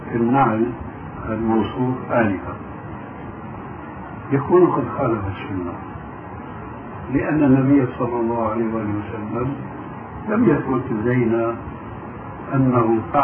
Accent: Syria; المقصود عندنا في سوريا مثلا يسمونه الشاروخ

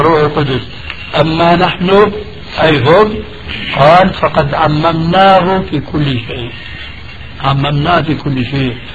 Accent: Syria; عندنا في سوريا

